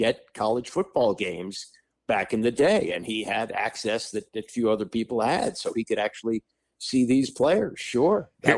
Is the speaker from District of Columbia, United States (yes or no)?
yes; Washington, District of Columbia, United States; But growing up in Washington, we had maybe 20 Senators games shown on television throughout the year.